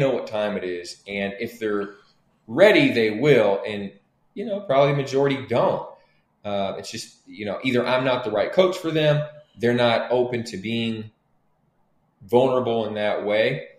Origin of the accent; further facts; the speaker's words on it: Oakland, California, United States; so I grew up very poor in Oakland. I mean, hand-me-down poor.